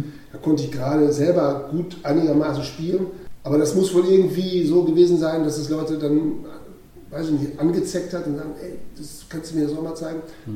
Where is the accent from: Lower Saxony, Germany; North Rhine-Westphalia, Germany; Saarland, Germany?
North Rhine-Westphalia, Germany; Werne; Ich bin auch in Werne geboren, wir sind aber nachher nach Runte gezogen, aber ich war trotzdem in Werne auf dem Anne Frank, genau.